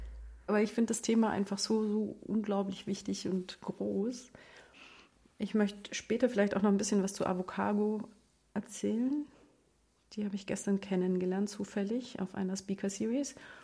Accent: Bavaria, Germany; Ich komme aus dem Allgäu

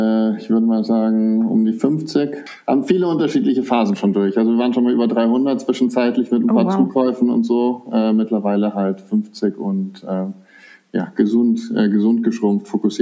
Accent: Frankfurt, Hesse, Germany; born there; also born or lived in Munich / Berlin; now in Nuremberg, Germany; Ich bin geboren in Frankfurt, aber ansonsten habe ich mehr ein Nomadenleben geführt bisher. Ich habe lange in München und in Berlin gewohnt. Mittlerweile ist meine Wahlheimat Franken und ich wohne in der Region Nürnberg.

